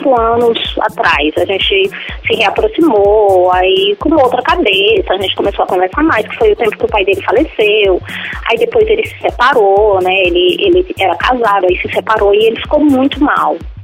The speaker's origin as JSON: {"language": "Portuguese", "town": "Brasília", "region": "Federal District", "country": "Brazil", "lives_now": "São Luís, Brazil", "said": "Eu sou brasiliense, né, e a nossa infância foi toda junto, todo mundo junto, era um setor, a gente morava num setor"}